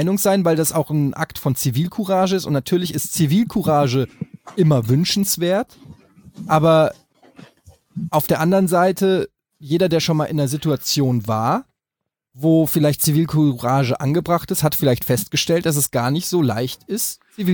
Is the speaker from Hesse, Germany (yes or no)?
yes; Frankfurt, Hesse, Germany; also ich kenne das ja zum Beispiel auch als Frankfurter